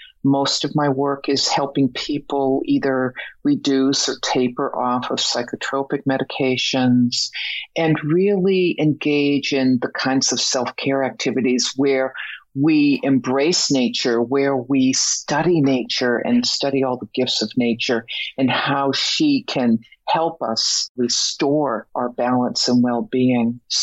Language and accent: English; Boston, Massachusetts, United States; moved away as an adult; also born or lived in Mexico; Well, I'm originally from Boston. And however, at the tender age of 20, I was so lucky to hop on a bus and end up in the jungle of Mexico 5 days later.